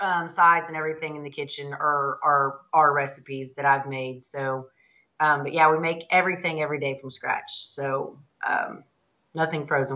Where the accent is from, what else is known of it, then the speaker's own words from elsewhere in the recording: Texas, United States; We grew up in Texas, so